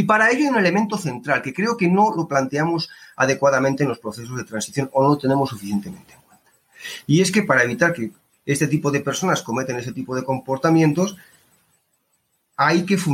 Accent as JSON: {"language": "Spanish", "country": "Spain", "lives_now": "Colombia", "said": "yo vengo de España, estamos en Colombia"}